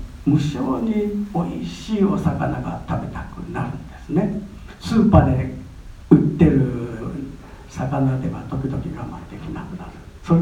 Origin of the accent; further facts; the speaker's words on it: Kure, Hiroshima, Japan; now in Tokyo, Japan; 私は、まあ漁師町で育ったんですね。広島県呉の、長浜という漁師町というのはね、そんな柄のいいところじゃないんです。ヤクザの生産地のそんなんですね。